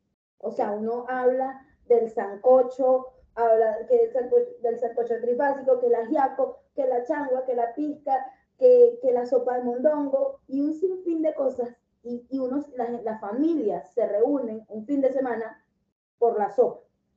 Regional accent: Venezuela; porque yo soy del Caribe

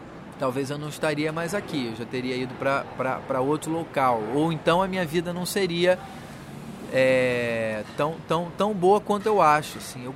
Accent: Rio de Janeiro, Brazil; moved away as an adult; now in São Paulo, Brazil; Sou do Rio. Vim para cá 8 anos atrás morrendo de medo dessa cidade grande, sem praia, pensando o que será de mim ali.

